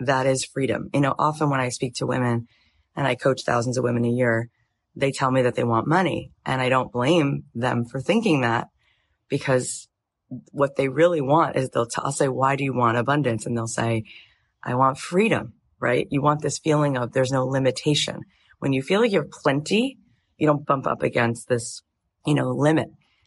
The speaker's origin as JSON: {"language": "English", "region": "Florida", "country": "United States", "tie": "born or raised there", "also_born_or_lived": "Jerusalem / California", "moved": "as an adult", "lives_now": "Los Angeles, United States", "said": "I spent half my life in Florida. I grew up in Florida till I was 20. Then I went to Jerusalem for 3 years. And then I moved to LA at 23, and now I'm 43."}